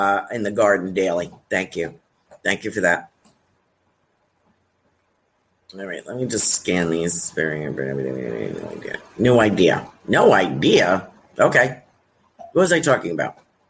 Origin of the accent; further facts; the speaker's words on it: Australia; I'm Australian.